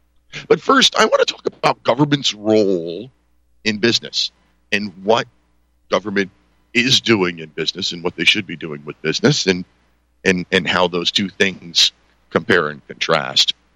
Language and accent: English; Pennsylvania, United States; I emailed just about every talk radio station here in my home state of Pennsylvania.